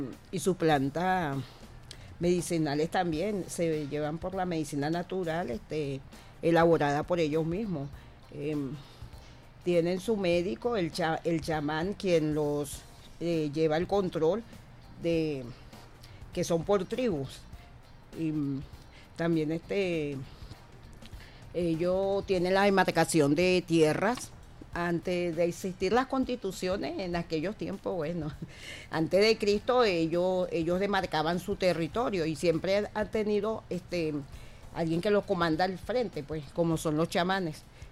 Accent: Zulia, Venezuela; Ay, mire, yo soy del Zulia

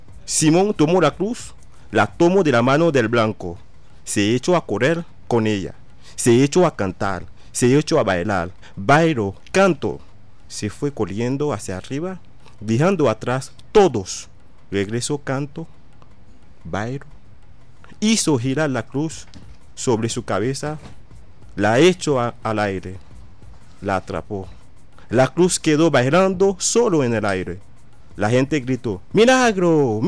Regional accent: Haiti; Spanish is a second language; en el caso de Haití, nosotros venimos somos descendientes africanos de tribus diferentes

